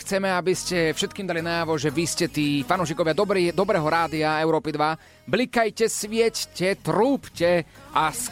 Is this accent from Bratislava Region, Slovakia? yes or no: yes; Bratislava, Bratislava Region, Slovakia; Z Bratislavy, ale mamina v tomto nemá žiaden problém.